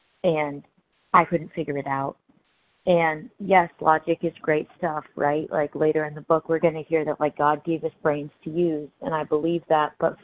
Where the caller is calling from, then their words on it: Tennessee, United States; I'm calling in from Tennessee.